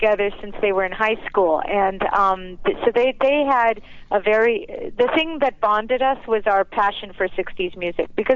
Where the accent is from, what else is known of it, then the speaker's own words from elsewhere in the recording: Los Angeles, California, United States; Yes. I did. I grew up in L.A., and I love L.A.